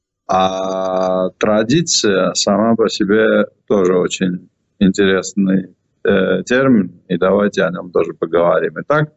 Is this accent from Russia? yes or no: no; Georgia; Я очень плохой, как всякий грузин, планер чего-то